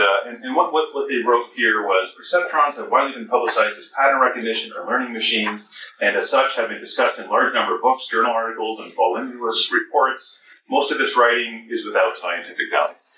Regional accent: Canada; now in United States; from Calvin College, but I'm Canadian. I'm living in the States, but I am a proud Canadian.

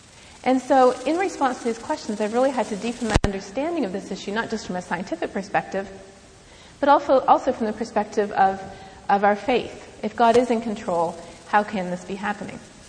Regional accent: Canada; As a Canadian, we're not really off the hook, though.

